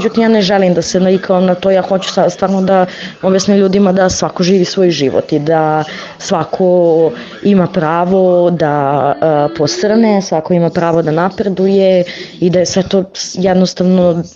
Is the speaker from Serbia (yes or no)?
yes; Ćićevac, Šumadija and Western Serbia, Serbia; Ja sam iz Ćićevca, mala sredina